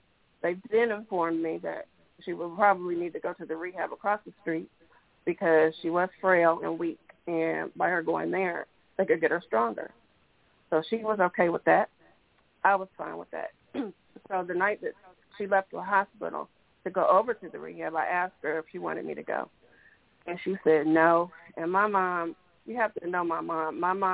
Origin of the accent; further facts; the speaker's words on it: Evansville, Illinois, United States; I am born and raised from Evansville, Illinois.